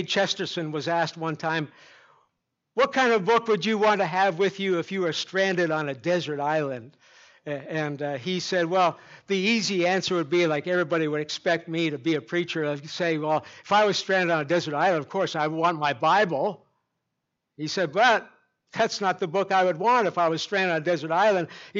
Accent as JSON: {"language": "English", "region": "Ontario", "country": "Canada", "said": "I'm from Ontario. They said, but Pastor, it snows here. I don't care. I'm a Canadian."}